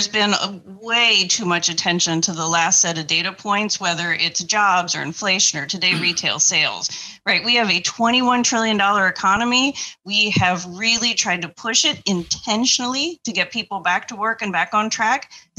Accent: Indiana, United States; So, yeah, no, I grew up in Indiana. I'm not a political person.

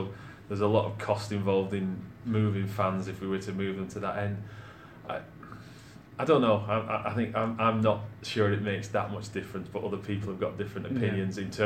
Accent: Wigan, North West England, United Kingdom; accent: Wigan; now in Suffolk, United Kingdom; They're losing their Wigan accents like I have. So I think I'm probably too old for mine to change

